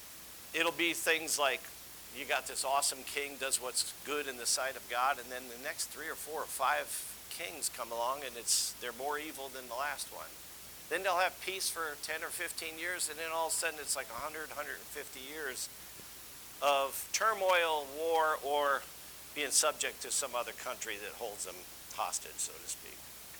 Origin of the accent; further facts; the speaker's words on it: United States; Well, we grew up in America, and we're completely different than the Middle Eastern mentality.